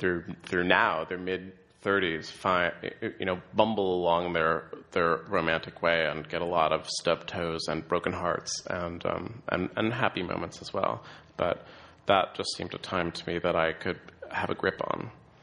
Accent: San Francisco, California, United States; also born or lived in New York; Also, I began the novel in New York and then moved back to my hometown of San Francisco

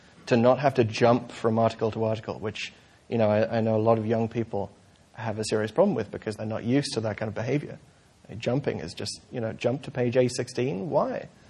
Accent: United Kingdom; now in United States; You know, you can tell from my accent, I'm not from around here. I grew up in the UK where we have, you know, roughly 10 national newspapers in cutthroat competition with each other at all times.

